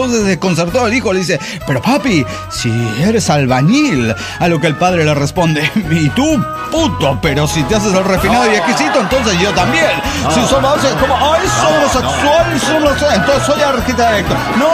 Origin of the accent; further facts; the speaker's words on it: Cuernavaca, Morelos, Mexico; de Cuernavaca, Morelos, México.